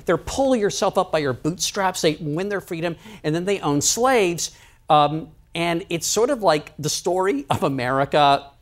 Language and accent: English; Washington D.C. area, United States; And I grew up outside of Washington D.C. And seriously, when you grow up in the D.C. area, sort of the president is kind of the above the title film star.